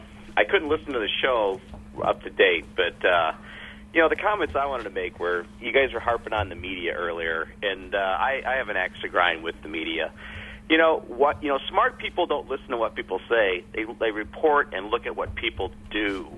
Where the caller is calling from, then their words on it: Roselle, Illinois, United States; I live in Roselle. I call you often.